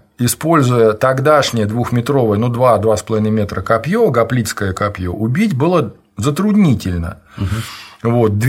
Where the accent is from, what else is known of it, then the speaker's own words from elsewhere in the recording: Mogilev, Mogilev Region, Belarus; born there; И я родился в Белоруссии, в городе Могилеве, где фирма отца строила комбинат химволокна